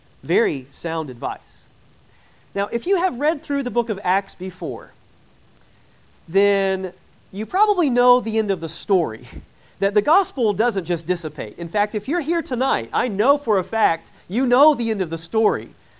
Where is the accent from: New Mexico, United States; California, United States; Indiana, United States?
Indiana, United States; Westfield; I am from Westfield, as was announced already, and I feel a little bit guilty that I have not met most of you before because we're practically neighbors.